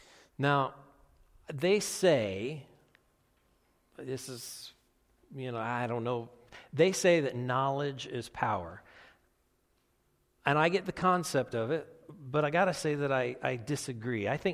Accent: Hicksville, United States; and I grew up in Hicksville, so we're driving down 18.

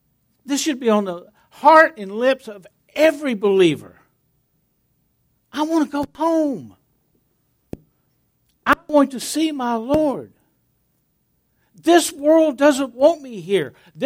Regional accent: McKinney, Texas, United States; I'm Texian. I was born and raised here. People say, well, where were you born at? I was born here in McKinney.

